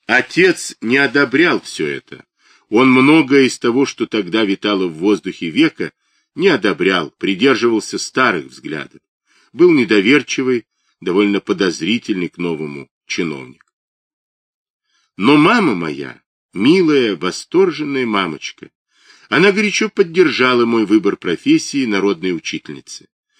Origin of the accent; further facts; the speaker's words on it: Daugavpils, Latgale, Latvia; also born or lived in Vilnius, Lithuania; Нет, родом я из Двинска. Одно время жила в Вильно.